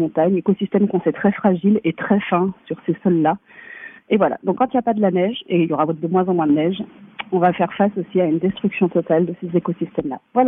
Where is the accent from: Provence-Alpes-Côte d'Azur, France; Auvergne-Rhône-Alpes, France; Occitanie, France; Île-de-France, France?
Auvergne-Rhône-Alpes, France; now in Martinique; j'habite en Martinique mais je viens de Savoie